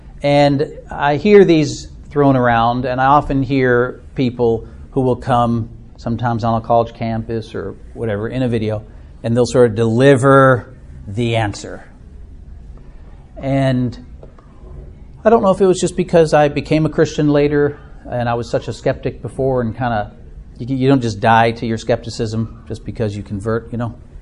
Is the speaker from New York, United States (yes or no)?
no; Minnesota, United States; now in Alabama, United States; to mount a defense of why I'm a Minnesotan, you know. But of course, I'm now an Alabamian. We've lived here since the late 90s and are very happily Alabamians now.